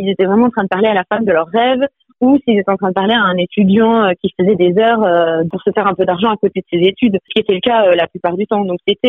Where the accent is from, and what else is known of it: Switzerland; born or raised there